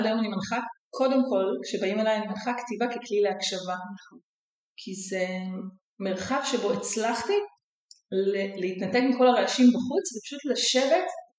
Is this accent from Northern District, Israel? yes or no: no; Ashkelon, Southern District, Israel; בית מרוקאי, באשקלון, 8 ילדים, המון המון רעש, והשכנים בתוך הבית שלנו, כזה בשכונה כזאת.